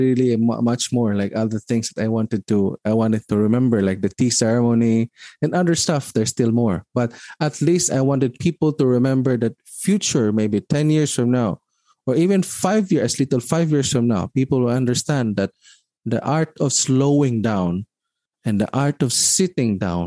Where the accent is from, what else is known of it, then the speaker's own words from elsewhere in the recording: Philippines; born there; why I was born in the Philippines and not other places?